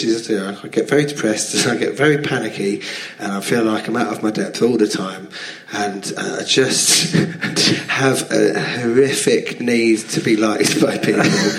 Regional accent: London, United Kingdom; also born or lived in Finsbury Park; I was born in St. Bartholomew's in London, and I grew up in Finsbury Park, just off Blackstock Road

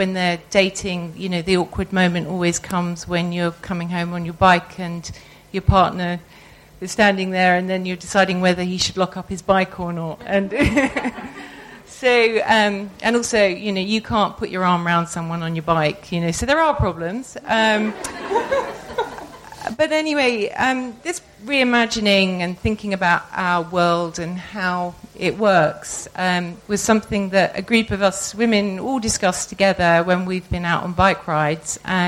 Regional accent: Netherlands; I was brought up in Holland

